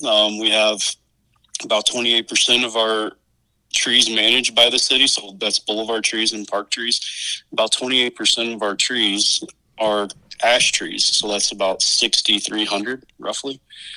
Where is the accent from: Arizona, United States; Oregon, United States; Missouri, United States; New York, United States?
Missouri, United States; now in North Dakota, United States; I'm from Missouri.